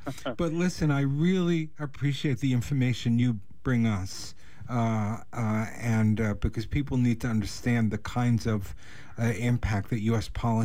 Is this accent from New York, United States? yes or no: yes; New York, United States; I grew up on Long Island in a very white Christian Long Island